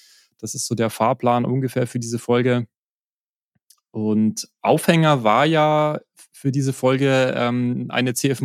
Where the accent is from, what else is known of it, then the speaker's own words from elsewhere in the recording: Bavaria, Germany; Das ein oder andere China wird mir als Bayer halt rausrutschen.